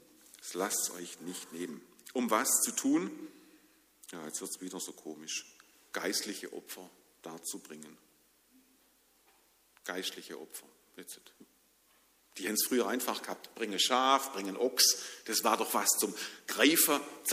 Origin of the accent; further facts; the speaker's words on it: Baden-Württemberg, Germany; born there; wurde ich geboren in Schwabenland, ein Deutscher, unter preußischer Flagge. So ist es halt, wenn man in Biesinger groß wird.